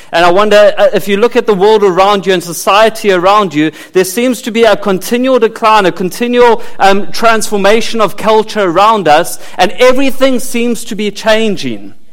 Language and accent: English; South Africa; I'm South African, in case you're wondering.